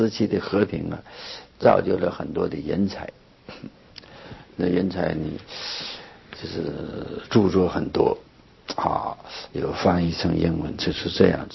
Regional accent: China; 我们本身中国人，中国的出家人，

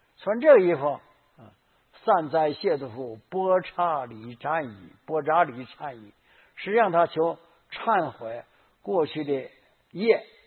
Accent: China; 以前呢我们中国人没有剃头的

